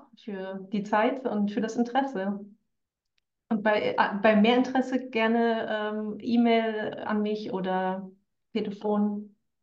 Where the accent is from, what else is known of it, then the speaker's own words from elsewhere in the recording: Saxony, Germany; Aber Sächsisch wird in meiner Heimatstadt wenig gesprochen. Das ist eine Mischung aus dem Berliner Dialekt, dem Görlitzer Dialekt und dem Schlesischen so ein bisschen